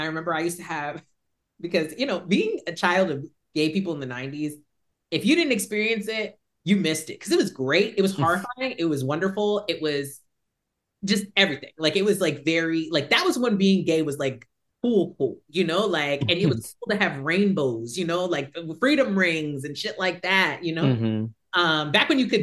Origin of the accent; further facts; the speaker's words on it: New Jersey, United States; So I will say, I'm from New Jersey. My family has lived in New Jersey before there was an America.